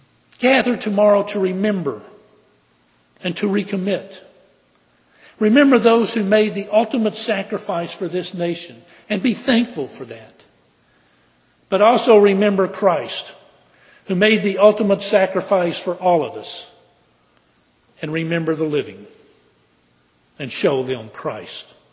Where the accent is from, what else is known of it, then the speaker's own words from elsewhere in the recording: Texas, United States; I remember a woman who was in my home church when I was growing up in Texas.